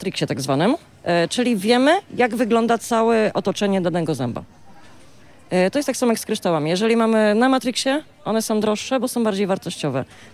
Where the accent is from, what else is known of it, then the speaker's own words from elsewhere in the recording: Łódź, Łódź Voivodeship, Poland; Ja jestem z Łodzi.